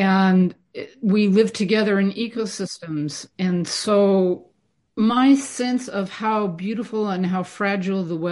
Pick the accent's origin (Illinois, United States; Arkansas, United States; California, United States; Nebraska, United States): California, United States; I grew up in the Livermore Valley in California. And my granddad had a cattle ranch